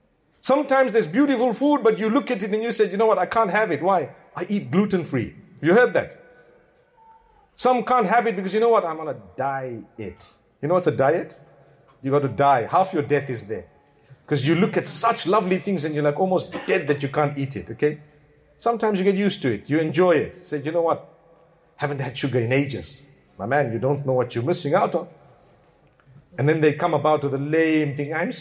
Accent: South Africa; moved away; And I come from Africa. Let me tell you, at times, and this is not about food, it's about something else. Every single day, electricity just goes off when you need it the most. Right now, it's winter back in South Africa.

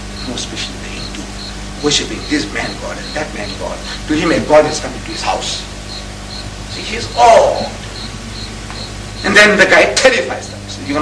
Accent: India; Whether Muslim or Hindu, you know, we are coming from India.

